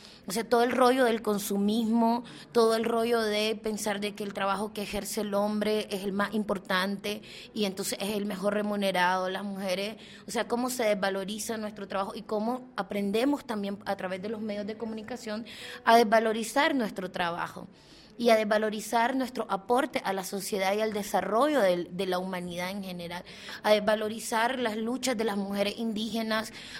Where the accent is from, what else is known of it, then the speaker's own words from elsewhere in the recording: Nicaragua; vengo de Nicaragua, tengo un rato de estar trabajando en comunicación